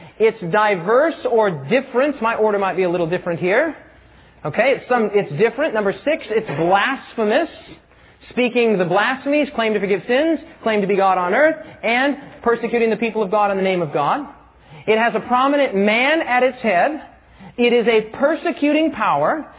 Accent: United States; I happen to be an American here, and there's no shame in being an American.

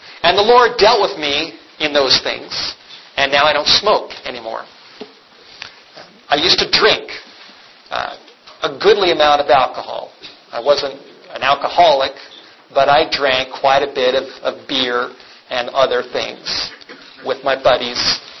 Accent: Los Angeles, California, United States; that I did as a teenager when I was growing up in the Hollywood Hills.

